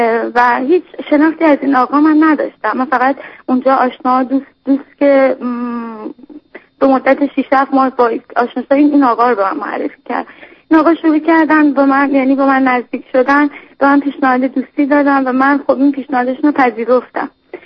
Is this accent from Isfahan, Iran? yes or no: no; Tehran, Tehran Province, Iran; من از آذری هستم، یعنی تهران بزرگ شدم و زندگی میکردم